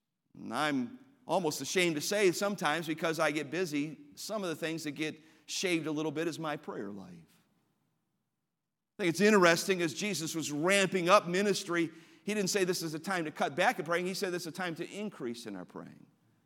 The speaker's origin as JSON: {"language": "English", "town": "Cleveland", "region": "Ohio", "country": "United States", "tie": "born or raised there", "said": "And as a boy growing up in Cleveland, Ohio, Cleveland had a population in the city itself of over 800,000."}